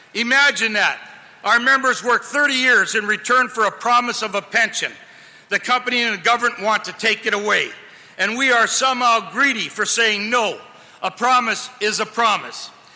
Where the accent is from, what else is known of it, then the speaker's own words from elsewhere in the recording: Windsor, Ontario, Canada; the city of Windsor, and I've got a heartbeat for the city of Windsor, obviously that's my hometown.